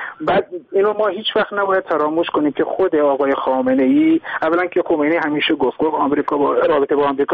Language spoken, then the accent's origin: Persian; Abadan, Khuzestan, Iran; now in Sweden; من خودم بچه آبادانم، من یادم قبل از انقلاب آبادان فرودگاه بین‌المللی داشت